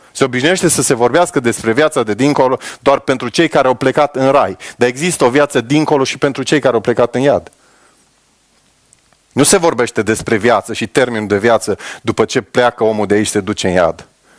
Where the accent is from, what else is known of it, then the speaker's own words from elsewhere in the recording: Romania; Noi suntem în Europa, suntem români, poate suntem mai sobri de felul nostru.